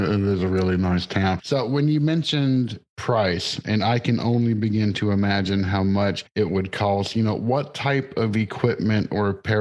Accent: Cookeville, Tennessee, United States; you are near where I grew up in Tennessee, which is Cookeville

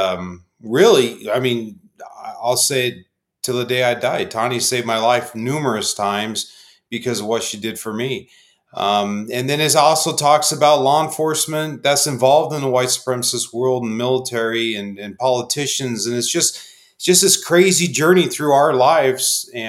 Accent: Phoenix, Arizona, United States; Well, I was a Mesa police officer, born and raised in Phoenix.

